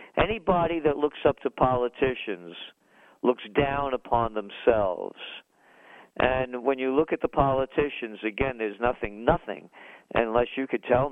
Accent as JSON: {"language": "English", "town": "Bronx", "region": "New York", "country": "United States", "tie": "born or raised there", "said": "Just like when I was a kid growing up in the Bronx, they used to bust people for running the numbers."}